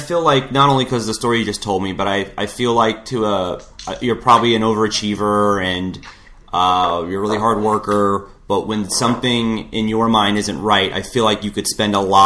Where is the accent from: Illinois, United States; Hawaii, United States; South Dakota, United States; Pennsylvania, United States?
Hawaii, United States; Like, I'm Hawaiian. I'm raised by Asian-ish Hawaiian women, Portuguese, Filipinos, like every mix of Polynesian, Samoan, every island you think of is in my family.